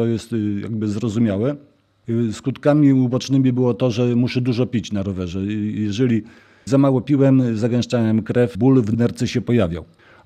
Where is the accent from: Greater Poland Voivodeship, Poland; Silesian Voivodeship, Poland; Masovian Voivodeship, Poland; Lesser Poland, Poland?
Masovian Voivodeship, Poland; Ja się wychowałem pod Warszawą